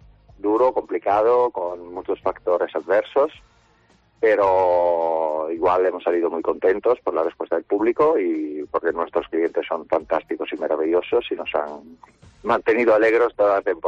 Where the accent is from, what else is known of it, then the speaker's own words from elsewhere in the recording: Friuli-Venezia Giulia, Italy; Spanish is a second language; now in Spain; Venía del norte-este, una pequeña comarca entre Austria, Yugoslavia e Italia. Una comarca con 300 días de lluvia, y de repente he descubierto otra con 300 días de sol.